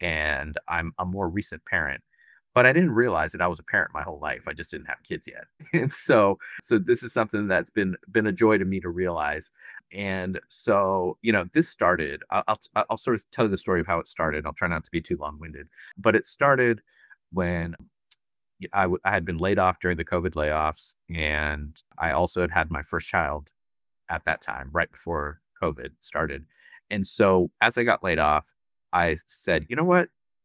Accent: India; I was growing up in India.

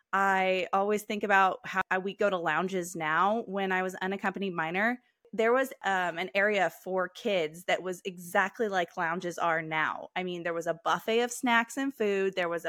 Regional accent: Alaska, United States; Yeah, so being born and raised here was absolutely epic, to the point where I now am determined to raise my daughter in Alaska

